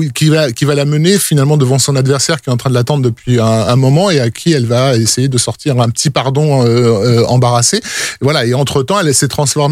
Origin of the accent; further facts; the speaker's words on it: France; nous, on est français, donc on entend du français